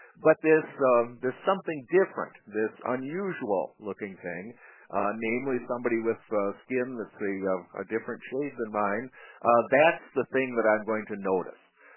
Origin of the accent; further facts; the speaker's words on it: Minneapolis, Minnesota, United States; I graduated from Minneapolis Edison High School in 1979, late 70s. So I grew up in Northeast Minneapolis.